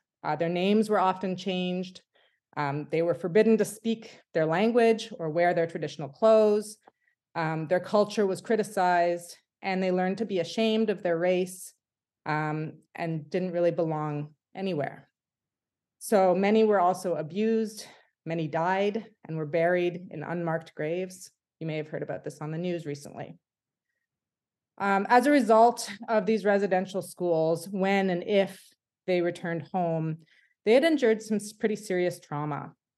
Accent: Ottawa, Ontario, Canada; I was born and I grew up in Ottawa, which is Canada's capital, sort of in the middle of the country, on the traditional unceded territory of the Anishinaabeg Nation. But for the past 11 years, I've lived and worked and played in Mi'kma'ki

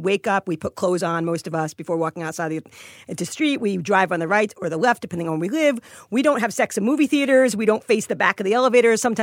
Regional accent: New York City, New York, United States; You go to here in New York City, my hometown, I'm proud of it, but we jaywalk like there's no tomorrow with babies in tow.

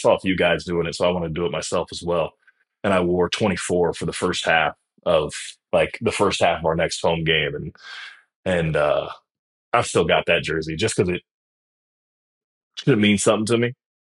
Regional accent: Akron, Ohio, United States; I grew up in Akron

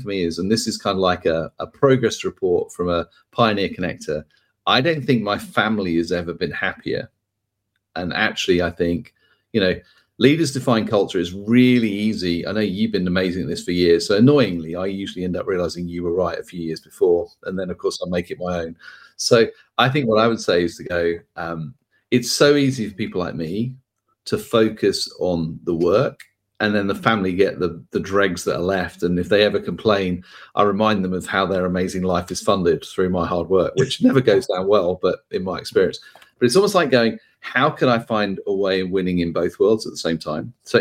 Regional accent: United Kingdom; accent: British; I just respond with my British accent, comment on the weather, and we're good to go usually.

